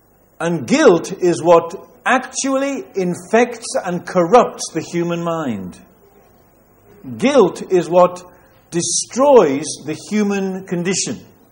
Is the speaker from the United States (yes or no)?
no; United Kingdom; I'm British, but you know, the British aren't perfect.